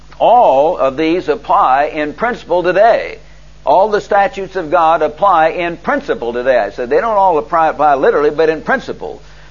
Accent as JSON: {"language": "English", "region": "Missouri", "country": "United States", "tie": "born or raised there", "said": "Now, I grew up in Missouri, as I've told you"}